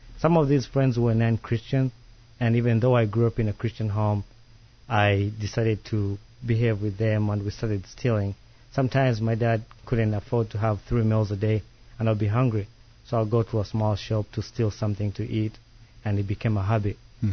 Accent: Uganda; and I'm from Uganda.

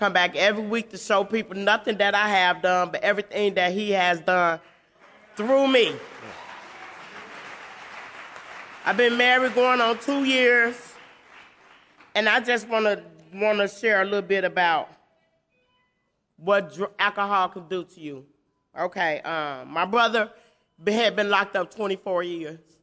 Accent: Chicago, Illinois, United States; I've been through some of any and everything growing up in Chicago.

